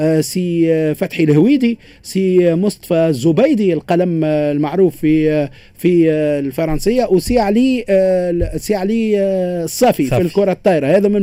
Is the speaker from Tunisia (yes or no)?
yes; Tunisia; منهم مثلا عندنا في تونس